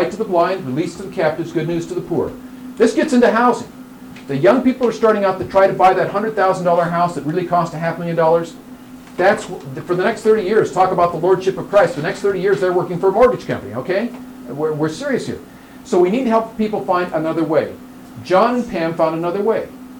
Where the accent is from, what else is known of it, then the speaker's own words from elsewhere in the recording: San Francisco, California, United States; San Francisco. I'm from San Francisco.